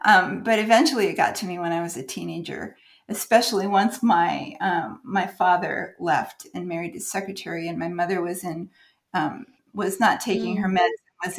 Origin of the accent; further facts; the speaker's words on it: Des Moines, Iowa, United States; born there; I was born in Des Moines, Iowa, to parents who grew up on farms, and the whole family grew up on farms on both sides generationally.